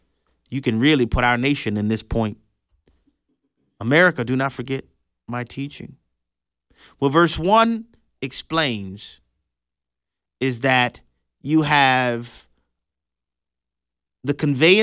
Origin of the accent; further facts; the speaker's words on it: New Orleans, Louisiana, United States; There have been many times growing up in New Orleans, I would have conversations with families.